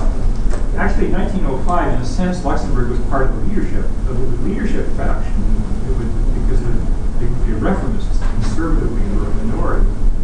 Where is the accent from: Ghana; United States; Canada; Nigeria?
Canada; Toronto, Ontario; I'm from Toronto.